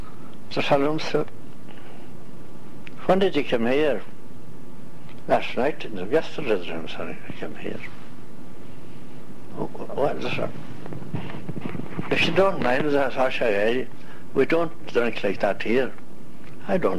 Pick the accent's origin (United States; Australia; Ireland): Ireland; Tipperary, Munster; I'm from Tipperary